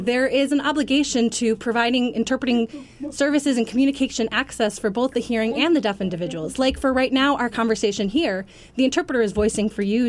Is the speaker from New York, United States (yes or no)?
yes; New York, United States; But I am a New Yorker, and I do have that attitude